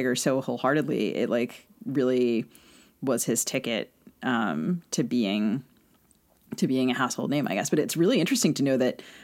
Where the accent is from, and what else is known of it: Bethesda, Maryland, United States; born or raised there